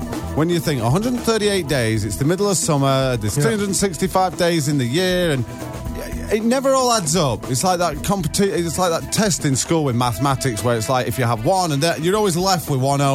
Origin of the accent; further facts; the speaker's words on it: United Kingdom; we keep a very close eye on things like how many shopping days to Christmas being British.